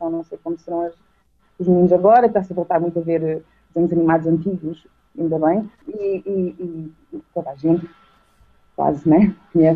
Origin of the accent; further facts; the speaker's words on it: Portugal; E gosto muito de ser portuguesa, toda a gente sabe que eu sou portuguesa. Eu não tenho sotaque quando falo inglês, mas eu faço questão de dizer que sou portuguesa, assim que eu conheço alguém.